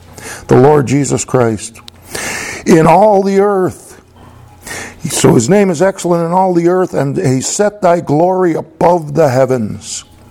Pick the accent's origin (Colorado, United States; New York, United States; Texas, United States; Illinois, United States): Illinois, United States; Chicago; I grew up in Chicago on the south side there. I probably saw one or two stars in my life.